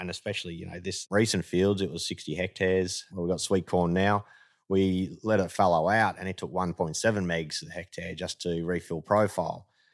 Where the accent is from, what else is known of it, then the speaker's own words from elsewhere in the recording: Melbourne, Victoria, Australia; also born or lived in Yarra Valley; I actually grew up in the suburbs of Melbourne. Then when I was about 18, 19, bought a place in Hillsville in the Yarra Valley.